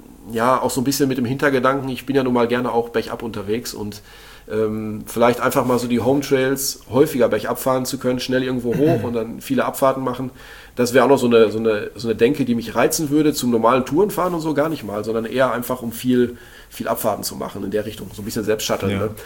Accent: Lünen, North Rhine-Westphalia, Germany; now in Bamberg, Germany; Jetzt wohne ich in Bamberg, aber als ich dann, meine Geburtsstadt ist Lünen

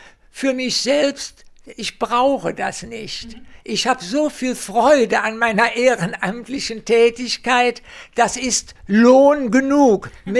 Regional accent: Cologne, North Rhine-Westphalia, Germany; Die Stadt Köln ist ja meine Heimatstadt, in der ich aufgewachsen bin, in der ich mich wohlfühle und die ich bis zu meinem Lebensende und darüber hinaus voraussichtlich nicht mehr verlassen werde.

